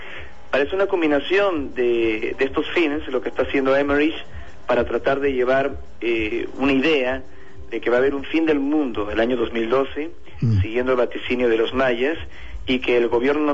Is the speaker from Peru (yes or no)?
yes; Peru; now in Argentina; Sí, como sabes, nací en Perú, crecí allí